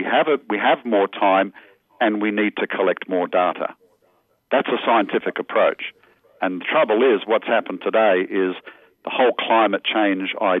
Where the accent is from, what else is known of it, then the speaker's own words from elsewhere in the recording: Australia; In Australia, my home country